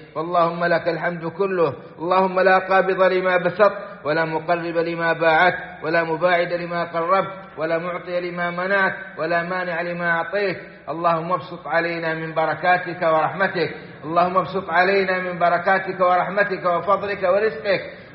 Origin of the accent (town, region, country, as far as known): Saudi Arabia